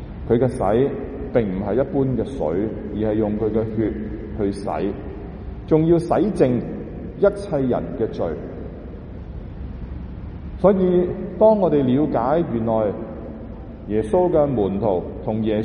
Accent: China; 因为我们中国人的讲法就是什么？

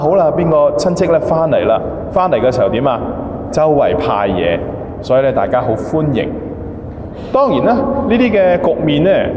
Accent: Tsing Yi, New Territories, Hong Kong; 青衣就是我的乡下，因为我一直都是青衣的岛民。

